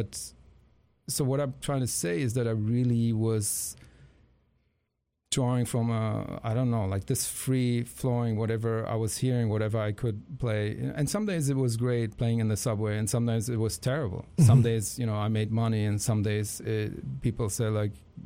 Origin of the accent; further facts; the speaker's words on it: Germany; No, I'm from Germany. I'm about maybe like 400 miles from there.